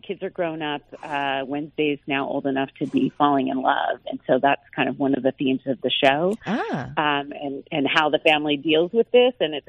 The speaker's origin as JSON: {"language": "English", "region": "California", "country": "United States", "tie": "born or raised there", "said": "I grew up actually in the East Bay, and I have been singing, acting, and dancing since I was about 5 years old."}